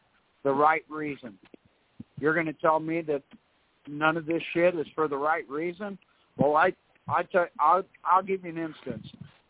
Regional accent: United States; We all bleed red. We're all American.

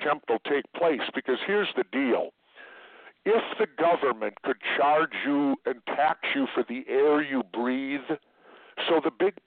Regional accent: Minneapolis, Minnesota, United States; when I grew up in South Minneapolis, we had a small backyard, and my mom grew rhubarb and tomatoes every summer

